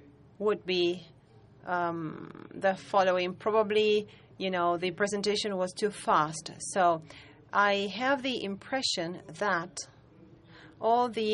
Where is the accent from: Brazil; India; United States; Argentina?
Argentina; English is a second language; from Argentina.